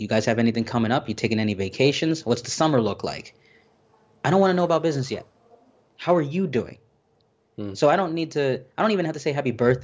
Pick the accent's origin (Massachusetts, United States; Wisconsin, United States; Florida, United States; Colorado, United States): Florida, United States; Miami; Born and raised in Miami.